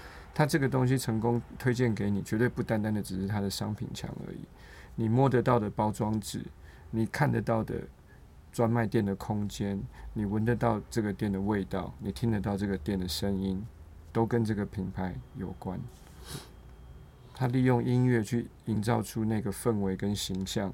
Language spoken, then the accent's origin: Chinese; Taiwan; 我就更认定了我就是台湾人，没有什么本省外省，我就是在这个岛上长大的人，我就是一个台湾人，我在这边出生，我在这边念书，我在这边成长到现在，我觉得我说我是一个台湾人道道底底